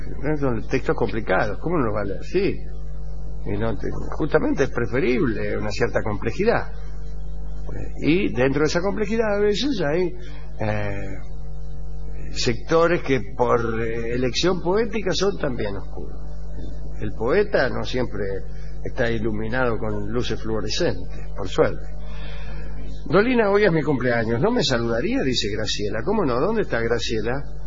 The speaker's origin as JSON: {"language": "Spanish", "country": "Bolivia", "said": "vengo de Bolivia"}